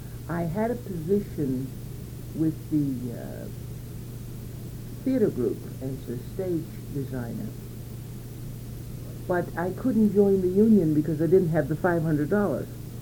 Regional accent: Jackson, Mississippi, United States; Well, I was born in Jackson, Mississippi. My father was a letter carrier for the city of Jackson, and his route was the governor's route.

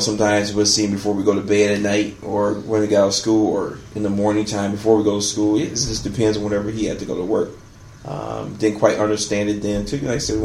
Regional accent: Lansing, Michigan, United States; I was born here in Lansing, Michigan.

